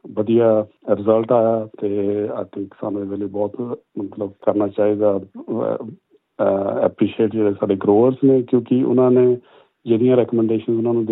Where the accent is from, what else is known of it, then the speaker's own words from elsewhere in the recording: Himachal Pradesh, India; ਮੈਂ ਹਿਮਾਚਲ ਪ੍ਰਦੇਸ਼ ਤੋਂ ਹਾਂ, ਜ਼ਿਲ੍ਹਾ ਉਨਾ, ਜਿਹੜਾ ਕਿ 1971 ਤੋਂ ਪਹਿਲਾਂ ਪੰਜਾਬ ਦਾ ਹਿੱਸਾ ਸੀ, ਤਾਂ ਹੀ ਹੁਣ ਤੁਸੀਂ ਸੁਣ ਰਹੇ ਹੋ ਕਿ ਮੈਂ ਪੰਜਾਬੀ 'ਚ ਬੋਲ ਰਿਹਾ। ਅਤੇ ਸਾਡੀ ਫੈਮਿਲੀ ਦੇ ਵਿੱਚ ਸਾਡੀ ਫਾਰਮਿੰਗ ਬੈਕਗਰਾਊਂਡ ਹੈ